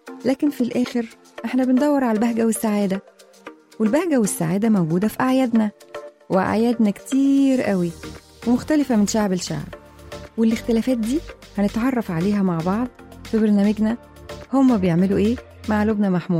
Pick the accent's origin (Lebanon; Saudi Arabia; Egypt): Egypt; الأدب عندنا في مصر قديم جدا، من زمان مكتوب